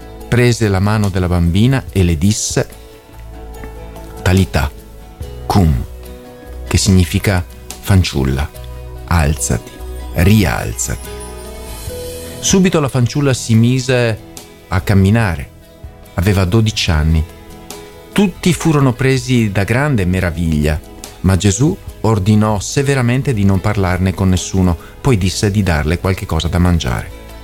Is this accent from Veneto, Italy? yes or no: yes; Veneto, Italy; io da buon veneto lo faccio